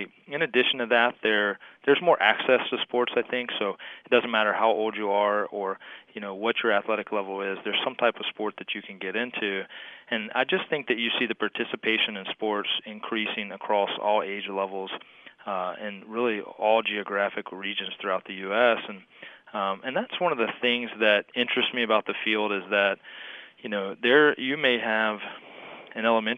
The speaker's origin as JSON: {"language": "English", "town": "Baton Rouge", "region": "Louisiana", "country": "United States", "tie": "born or raised there", "said": "I grew up in Baton Rouge and in the South Louisiana area."}